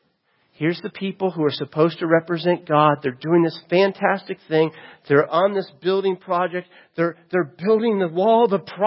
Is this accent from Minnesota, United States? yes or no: no; Florida, United States; I'm from Florida, and if you're from Florida, you would understand this.